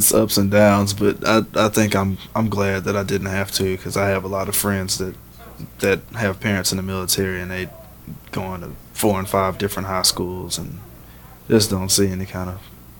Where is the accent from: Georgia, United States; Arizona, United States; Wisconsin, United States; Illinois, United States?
Wisconsin, United States; Milwaukee; born there; Well, I was born in Milwaukee, actually, and my father was in the military.